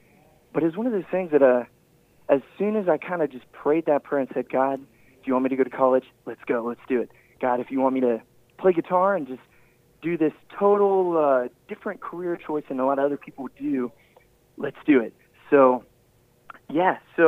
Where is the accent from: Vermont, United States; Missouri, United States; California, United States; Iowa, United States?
Missouri, United States; Grant City; Yeah, well, I definitely grew up in Grant City, Missouri, and grew up on a little farm out about